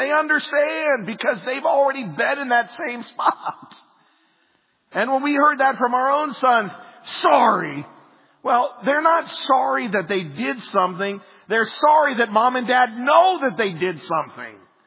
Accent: Burke, Virginia, United States; that's the window of the bedroom that I grew up in right here in Burke.

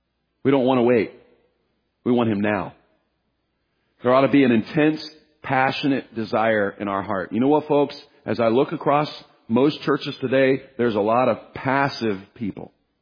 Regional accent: Kansas City, Missouri, United States; I understand that because I'm from Kansas City and my team's in there too.

